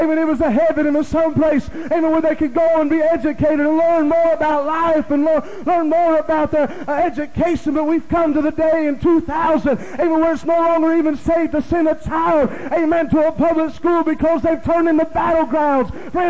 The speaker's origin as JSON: {"language": "English", "region": "Illinois", "country": "United States", "tie": "born or raised there", "said": "Growing up in Illinois, I know a lot of the folks there."}